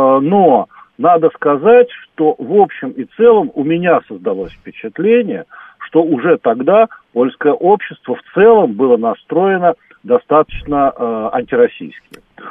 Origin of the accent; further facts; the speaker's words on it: Russia; moved away; Хотя у меня там есть какие-то польские корни, но тем не менее, все-таки я как бы из России приехал, да.